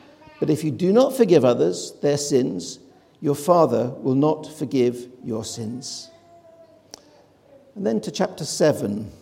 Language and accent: English; United Kingdom; That's why I, as a British person, think French mustard is this anemic brown stuff.